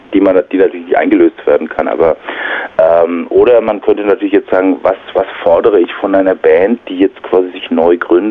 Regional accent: Germany; ich bin deutsch und ich fühle mich als Deutscher so und so und drücke das so und so in meiner deutschsprachigen Musik aus

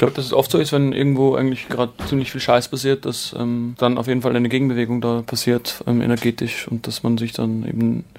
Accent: Austria; Also wir kommen aus Österreich

